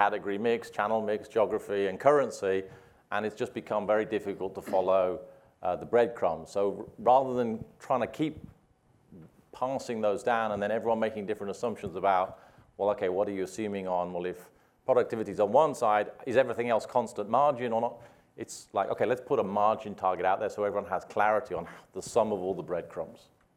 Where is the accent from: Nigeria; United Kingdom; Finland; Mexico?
United Kingdom; as a Brit, it's kind of impossible to be happy or be content.